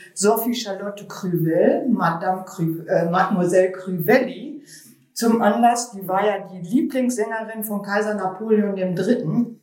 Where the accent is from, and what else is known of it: Münster, North Rhine-Westphalia, Germany; born or raised there